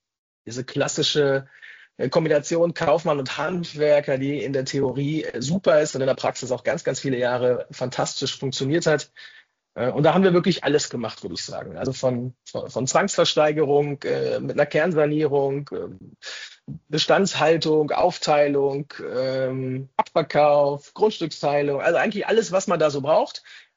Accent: Salzgitter, Lower Saxony, Germany; born there; moved away as an adult; Ich bin bald 47 Jahre, völlig schräg, wenn man das so hört, aber ist so. Bin geboren in Salzgitter, irgendwie sehr ländlich, irgendwo in Niedersachsen, und bin dann 2004 irgendwann mit einer Sparkassenausbildung im Gepäck nach NRW gekommen

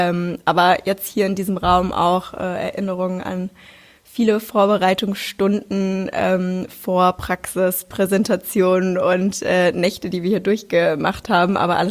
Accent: Darmstadt, Hesse, Germany; now in Hamburg, Germany; wir kommen beide aus Hessen, ich komme aus Darmstadt.

